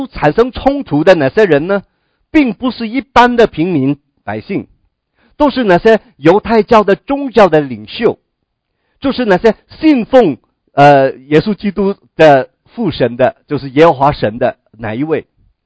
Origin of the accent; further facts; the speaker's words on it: Guangdong, China; 你知道我们广东人哈，你不晓得你有没有哈，北方有没有这样的规矩，我们广东人呢去饮茶的时候哈